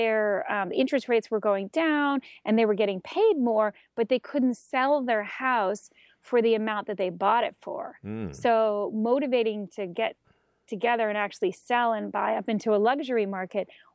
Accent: Key West, Florida, United States; I'm actually originally from Key West, Florida

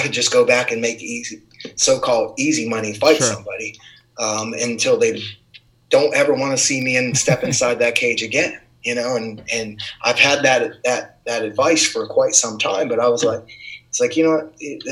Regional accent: Waynesburg, Pennsylvania, United States; I grew up in Waynesburg, Pennsylvania, on a farm, 130-acre farm that was on a dirt road.

